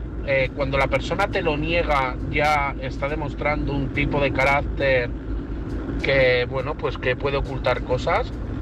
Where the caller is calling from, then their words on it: Madrid, Community of Madrid, Spain; de Madrid.